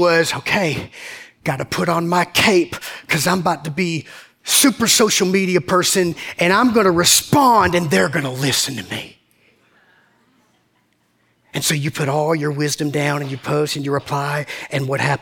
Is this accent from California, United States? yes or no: no; Macon, Georgia, United States; Ain't got no sense. I'm from Macon. That's how we say it.